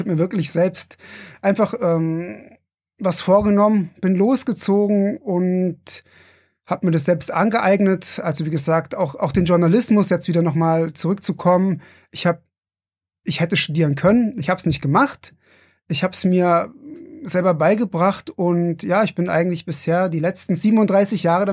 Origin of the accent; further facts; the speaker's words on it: Berlin, Germany; Ich komme ursprünglich aus Berlin